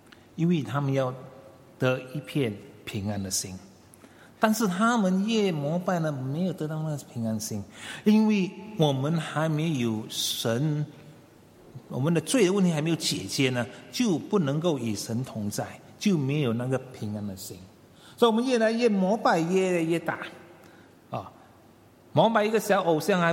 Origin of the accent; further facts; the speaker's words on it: China; 所以我们中国人呢很怕死